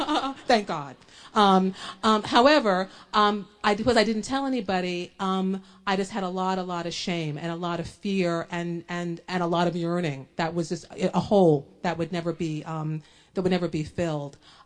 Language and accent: English; New Jersey, United States; I was raised in Monmouth County.